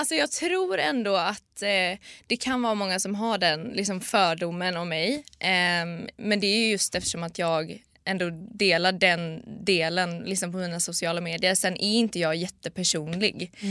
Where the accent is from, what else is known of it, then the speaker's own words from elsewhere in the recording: Gothenburg, Västra Götaland County, Sweden; now in Stockholm, Sweden; jag är 25 år, fyller 26 i sommar. Jag kommer från Göteborg, flyttade till Stockholm 2019, i slutet på 2019.